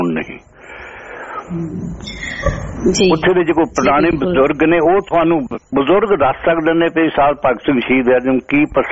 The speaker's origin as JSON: {"language": "Punjabi", "town": "Tahan", "region": "Punjab", "country": "India", "moved": "yes", "lives_now": "Brisbane, Australia", "said": "ਤੇ ਮੈਂ ਮੇਰਾ ਪਿੰਡ ਉੱਥੇ ਟਾਹਾਂ ਹੈ ਜੀ"}